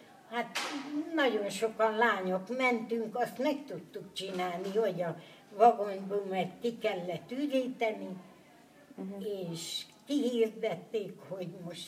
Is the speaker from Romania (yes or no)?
no; Tiszaújfalu, Hungary; born there; Állítólag én vagyok itt a falu legöregebbje. Itt a faluban. Én már itt születtem, Tiszaújfalon, a Sárga iskola mellett.